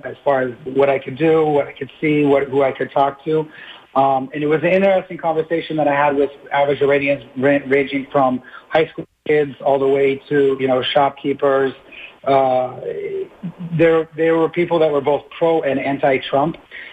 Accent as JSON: {"language": "English", "country": "Saudi Arabia", "tie": "born or raised there", "said": "You know, I grew up in Saudi Arabia at a time women were still not permitted to drive."}